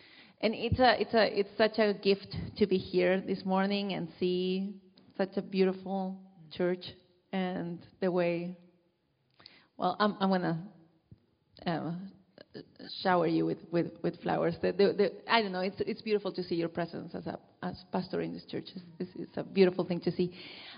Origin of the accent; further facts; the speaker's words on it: Chile; moved away as an adult; So yeah, I came from Chile in 2005 in a very privileged position. I came as a student with a student visa.